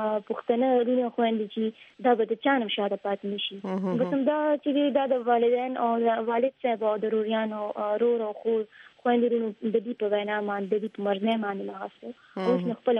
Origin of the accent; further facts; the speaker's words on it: Karak, Khyber Pakhtunkhwa, Pakistan; ضرور جی بیسیکلی زه د کرک یم